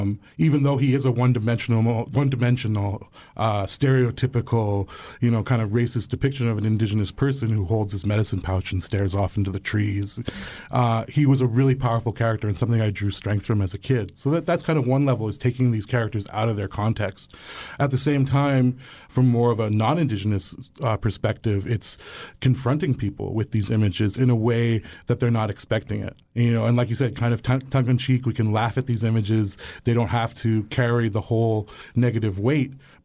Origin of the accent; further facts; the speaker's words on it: Toronto, Ontario, Canada; I'm Cayuga, also from Six Nations, but I grew up in Toronto.